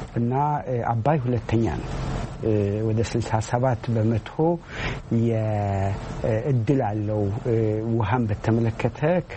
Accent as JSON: {"language": "Amharic", "town": "Ambo", "region": "Oromia", "country": "Ethiopia", "tie": "born or raised there", "said": "እኔ አምቦ ነው ተወልጄ ያደግኩት። አባቴ ከቤታችን ጀርባ የሽንኩርት እርሻ ነበረው"}